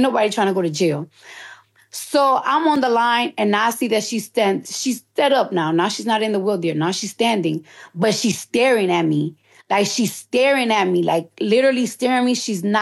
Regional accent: Bronx, New York, United States; Bitch, I'm from the Bronx.

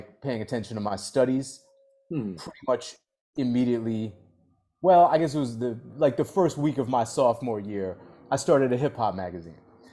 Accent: Boston, Massachusetts, United States; also born or lived in New York; I did live in New York for about 15 years. You know, I grew up in the Boston area.

